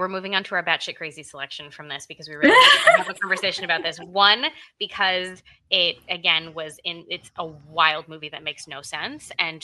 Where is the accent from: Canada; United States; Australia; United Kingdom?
Canada; Montreal, Quebec; We're Canadian from the place that these movies